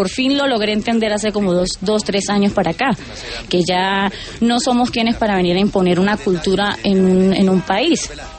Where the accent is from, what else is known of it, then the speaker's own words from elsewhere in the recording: San Cristóbal, Táchira, Venezuela; mi familia y todos nosotros somos de San Cristóbal, prácticamente ahí cercanos a Norte de Santander.